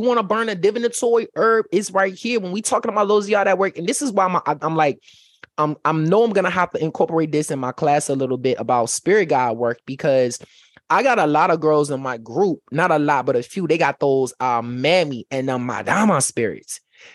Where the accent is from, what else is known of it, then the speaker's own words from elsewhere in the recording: Virginia, United States; See, I'm from Virginia.